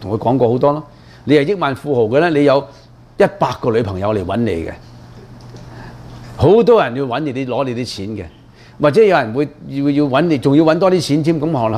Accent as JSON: {"language": "Cantonese", "country": "China", "lives_now": "Canada", "said": "咁有啲人點解你我哋華僑中國人冇嚟啊？"}